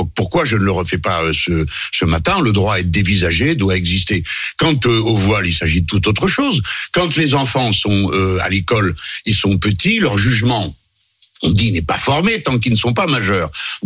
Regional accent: France; Deuxième chose, nous sommes des Français, donc nous écrivons des textes. Les Anglais font pas ça, hein.

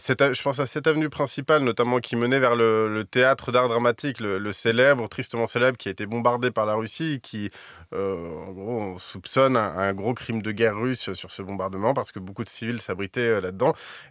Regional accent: France; les trains de nuit de nos jours, c'est un petit peu compliqué quand on est français, quand on est étranger

